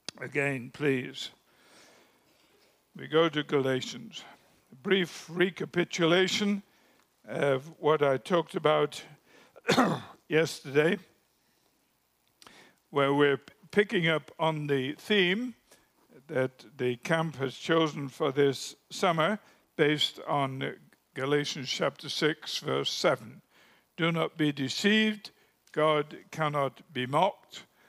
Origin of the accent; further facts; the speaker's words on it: England, United Kingdom; And I personally have a particular affinity to old English because I'm English and I'm old.